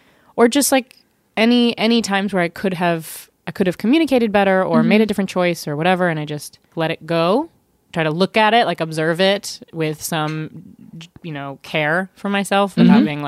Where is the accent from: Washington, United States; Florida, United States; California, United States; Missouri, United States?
Florida, United States; Tallahassee; Tallahassee, Florida.